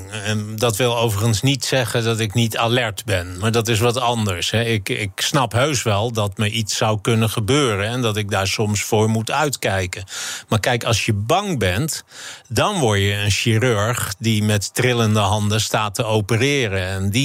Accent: Amstelveen, North Holland, Netherlands; Ik ben opgegroeid in Amstelveen, in een hele beschermde omgeving.

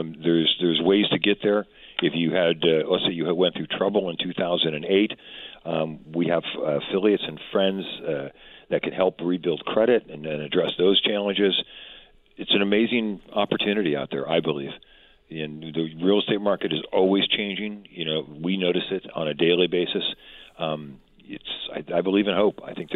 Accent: East Bay, California, United States; I felt that when I was younger growing up in the Bay Area. On the East Bay

